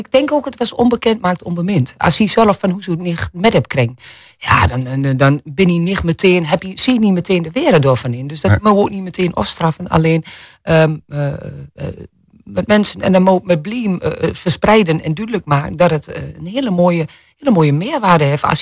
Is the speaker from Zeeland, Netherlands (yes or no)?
no; Dordrecht, South Holland, Netherlands; Want ik kan het niet, ik kwam uit Dordrecht.